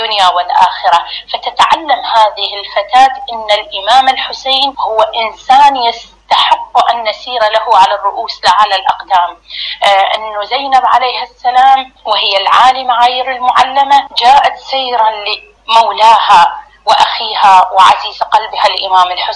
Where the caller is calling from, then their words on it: Iraq; من العراق.